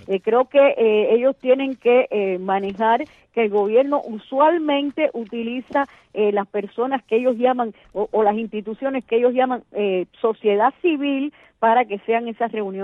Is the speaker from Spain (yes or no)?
yes; Spain; now in Cuba; hasta los españoles que estamos aquí en Cuba.